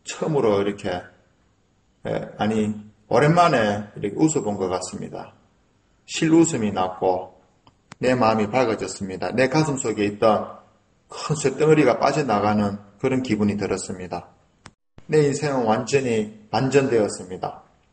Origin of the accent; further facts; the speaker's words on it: South Gyeongsang, South Korea; accent: Gyeongsang dialect; 경상도 시골 촌놈이기 때문에 사투리가 아주 심합니다.